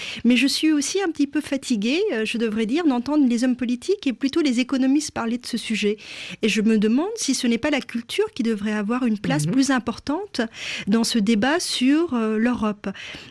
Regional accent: Turkey; Parce que je viens de la Turquie. La Turquie, je suis née et j'ai grandi là-bas

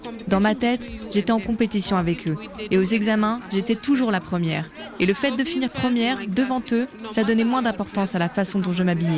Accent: Upper East, Ghana; aujourd'hui j'aide 219 femmes dans la région d'où je viens, dans l'extrême nord-est du Ghana.

